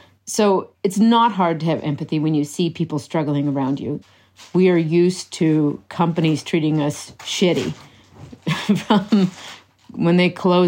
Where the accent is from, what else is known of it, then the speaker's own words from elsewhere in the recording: Cape Breton, Nova Scotia, Canada; these are the things that teach me, as someone growing up in Cape Breton, this is how companies can treat you.